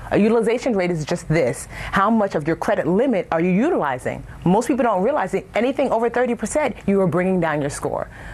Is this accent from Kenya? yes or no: no; Nigeria; So I'm Nigerian, and so we speak in parables and stories